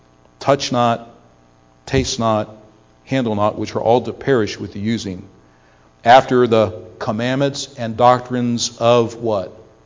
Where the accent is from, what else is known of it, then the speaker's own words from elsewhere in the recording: Ohio, United States; Now, I grew up in Ohio and went through public school all 12 years.